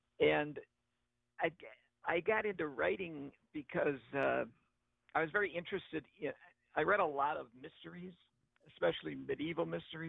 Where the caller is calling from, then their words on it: Arkansas, United States; No, I'm calling in from Arkansas.